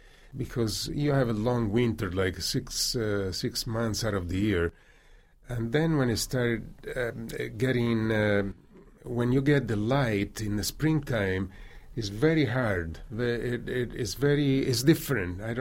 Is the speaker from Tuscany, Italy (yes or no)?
yes; Florence, Tuscany, Italy; now in United States; Even growing up in Florence, I always had the sense that I had to leave. In fact, it did happen following the flood of Florence in 1966. That brought me to the States